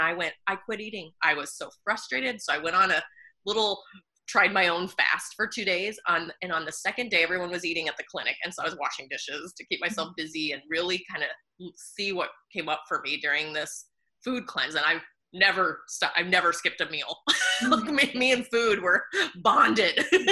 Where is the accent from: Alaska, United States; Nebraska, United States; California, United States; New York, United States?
Nebraska, United States; I grew up in Nebraska and my nutritional and diet issues were because I was allergic to Nebraska.